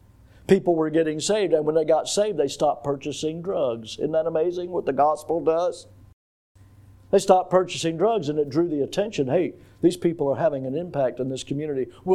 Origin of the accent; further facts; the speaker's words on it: Florida, United States; I'm from Florida.